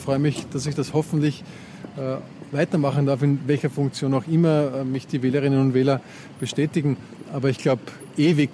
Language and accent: German; Moosbrunn, Lower Austria, Austria; Es ist der Bezirk Wien-Umgebung gewesen. Ist ca. 20 Kilometer von Wien entfernt. Bei Himbeck, Mad Neusiedl, falls einem das was sagt. Ja, definitiv Speckgürtel. War auch in meiner Teenagerzeit immer in Wien fort.